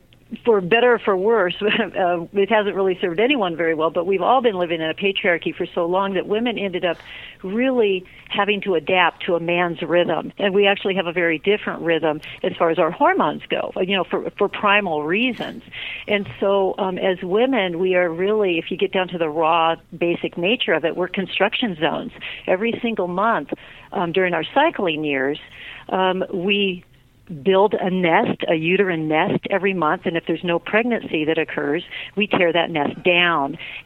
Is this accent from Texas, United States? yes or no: no; California, United States; moved away as an adult; I am. I grew up in Orange County.